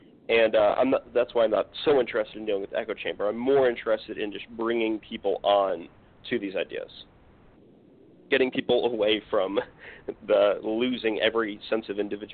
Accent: New Jersey, United States; Yeah, I'm from North New Jersey. I live in a fairly normal suburban town. I went to public school.

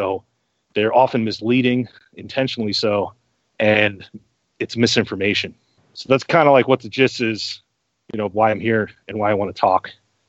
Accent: New York, United States; also born or lived in Arizona; I was born and raised in New York State. My family has a Jewish background.

